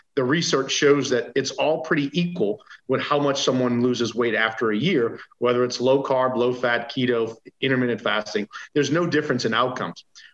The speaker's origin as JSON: {"language": "English", "town": "New Orleans", "region": "Louisiana", "country": "United States", "tie": "born or raised there", "said": "So growing up in New Orleans, we had two options. We had the Cubs or the Braves."}